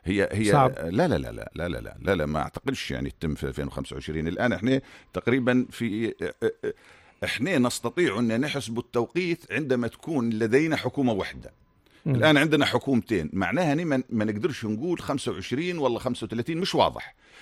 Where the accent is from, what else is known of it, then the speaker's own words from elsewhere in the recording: Libya; هو أنا في تقديري كليبي، أنا ليبي ونمشي نشوف الناس